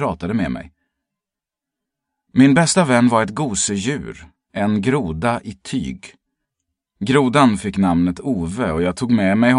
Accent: Stockholm, Stockholm County, Sweden; Jag växte upp i Bagarmossen, en förort till Stockholm.

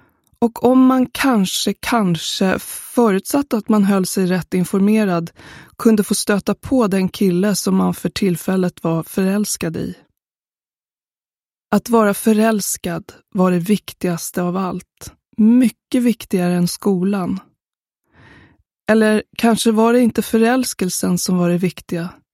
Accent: Sollentuna, Stockholm County, Sweden; När jag var liten bodde vi i Sollentuna, norr om Stockholm.

